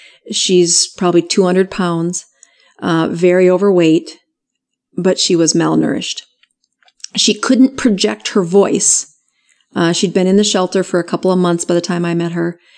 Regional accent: South Dakota, United States; So I had gotten back to my home state, and in South Dakota, we have four of the poorest counties in America in my state.

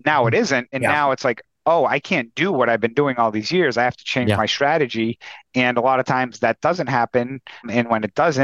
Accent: New England, United States; I'll use the Patriots as an example because I'm from New England.

